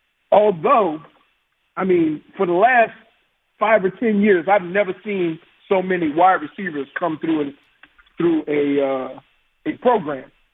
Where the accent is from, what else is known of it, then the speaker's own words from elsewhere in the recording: New Orleans, Louisiana, United States; Guess what? I'm from New Orleans. We still call that Tuesday.